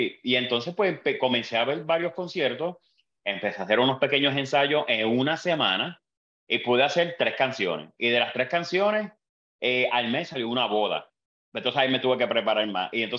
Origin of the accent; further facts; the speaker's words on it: Puerto Rico; tuve la babilla, como decimos puertorriqueños